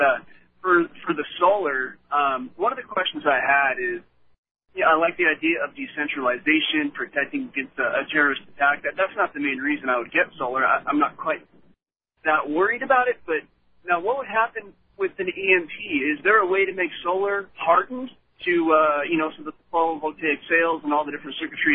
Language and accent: English; California, United States; I grew up in Southern California.